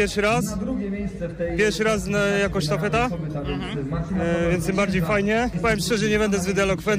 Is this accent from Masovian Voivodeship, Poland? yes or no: no; Poznań, Greater Poland Voivodeship, Poland; pochodzę stąd, z Poznania.